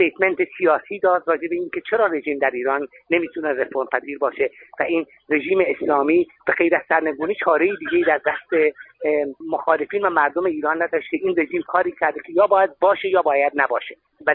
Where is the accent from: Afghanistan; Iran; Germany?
Germany; ما در آلمانی بزرگ شدیم